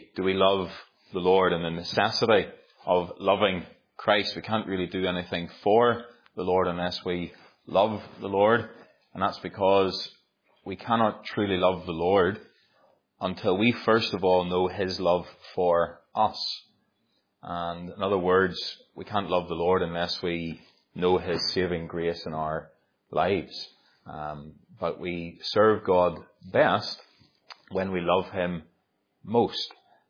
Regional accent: Ireland; I'm Irish, I'm allowed to do things like that, that are a bit out of sync.

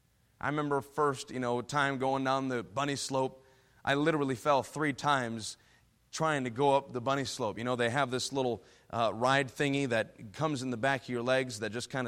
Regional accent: Syracuse, New York, United States; Now, I was born and raised in New York, in upstate New York, there in the Syracuse area. My parents were from New York City.

